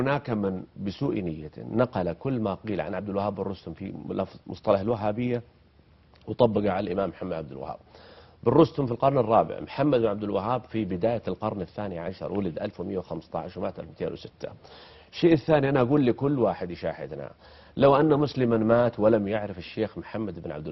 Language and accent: Arabic; Saudi Arabia; أنا وكل سعودي